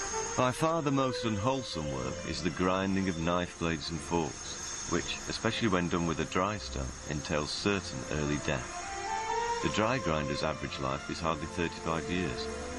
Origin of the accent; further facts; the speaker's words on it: Sheffield, Yorkshire and the Humber, United Kingdom; moved away; my accent got a bit broader than it had been in Sheffield.